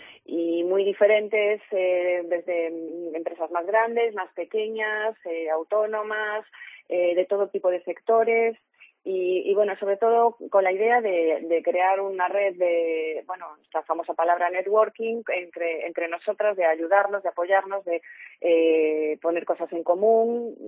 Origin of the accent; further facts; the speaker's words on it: Galicia, Spain; somos muy gallegos. Voy a darte una respuesta gallega.